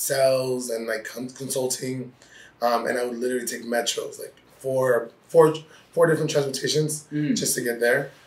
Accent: North Hollywood, California, United States; also born or lived in Antelope Valley; Yeah, and then I was raised in North Hollywood.

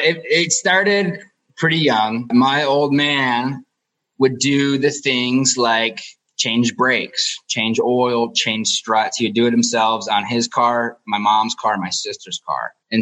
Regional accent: Michigan, United States; like it seems like I'm growing up in Michigan, right? Like it's the auto capital of the world.

